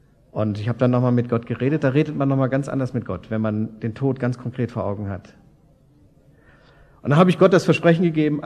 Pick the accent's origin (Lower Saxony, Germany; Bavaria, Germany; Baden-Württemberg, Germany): Lower Saxony, Germany; Hanover; born there; Und ich bin Flachland-Tiroler, gebürtiger Hannoveraner.